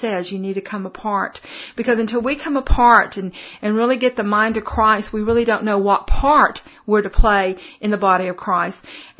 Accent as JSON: {"language": "English", "region": "Texas", "country": "United States", "accent": "Texas", "said": "That's my little Texas accent there."}